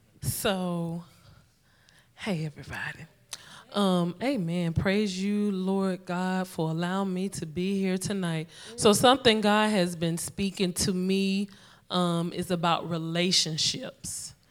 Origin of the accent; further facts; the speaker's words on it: the South, United States; You can hear in my voice. I am from the South, so I am not from this area.